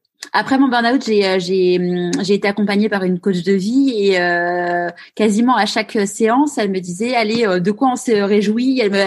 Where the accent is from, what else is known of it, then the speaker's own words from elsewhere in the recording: Paris, Île-de-France, France; also born or lived in Marseille; moi, de toute façon, je ne vis plus à Paris. Je suis une vraie Parisienne comme toi, mais je me suis expatriée à Marseille.